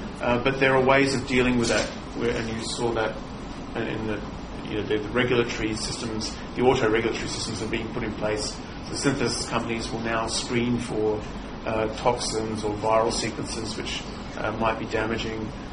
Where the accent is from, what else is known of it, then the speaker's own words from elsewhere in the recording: Australia; And I'm originally from Australia, and there's been a host of European incursions into essentially a virgin continent